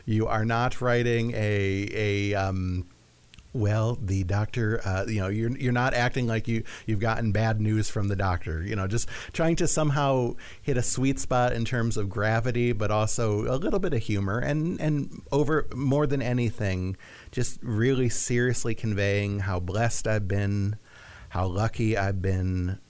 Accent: Michigan, United States; I'm from Michigan

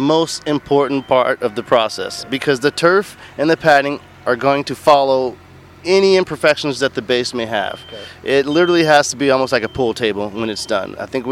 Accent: Eugene, Oregon, United States; I am from Eugene, Oregon. I'm an Oregon Duck.

